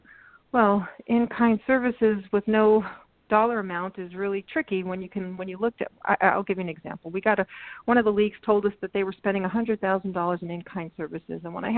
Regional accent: Brooklyn, New York, United States; I grew up in Brooklyn, Bensonhurst, born and raised.

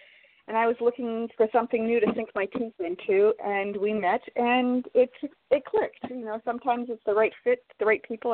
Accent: Toronto, Ontario, Canada; also born or lived in Ottawa; growing up in Toronto and Ottawa.

